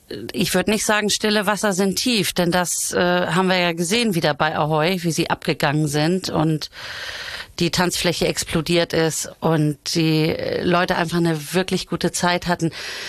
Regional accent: Bargteheide, Schleswig-Holstein, Germany; Und ich komme aus Bargteheide und viele meiner Familienangehörigen leben ja dort.

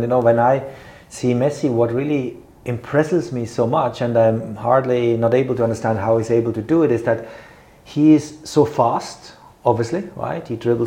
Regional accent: Switzerland; I'm from Switzerland

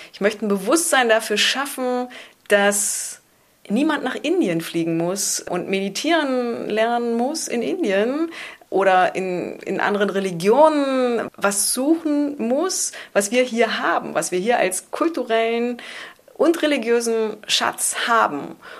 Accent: East Germany, Germany; Ich bin in der DDR aufgewachsen, die ja christlich nicht so sehr verbunden war.

